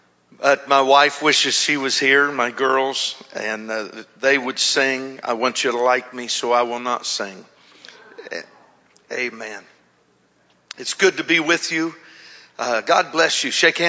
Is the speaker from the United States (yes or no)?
yes; Honolulu, Hawaii, United States; And I am from Honolulu.